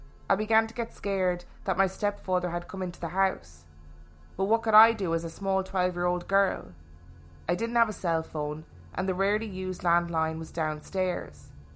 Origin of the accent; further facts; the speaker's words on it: Wisconsin, United States; We all moved into this 100-year-old house near a lake in my hometown in Wisconsin.